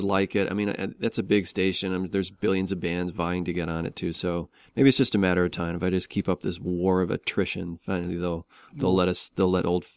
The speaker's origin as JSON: {"language": "English", "town": "Valparaiso", "region": "Indiana", "country": "United States", "tie": "born or raised there", "said": "I grew up in the Midwest. I grew up in Valparaiso, Indiana"}